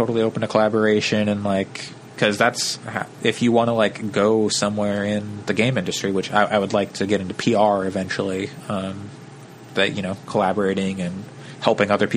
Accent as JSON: {"language": "English", "town": "Eugene", "region": "Oregon", "country": "United States", "said": "I am from Oregon, Eugene, Oregon, home of the Ducks."}